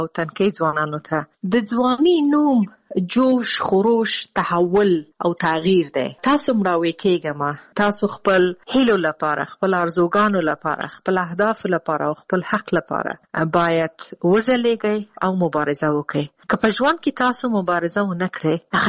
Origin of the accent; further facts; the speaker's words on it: Afghanistan; moved away; دا چې زه د افغانستان باندې یم، زه ورځې شمیرم چې زه بیرته کله خپل ملک ته ځم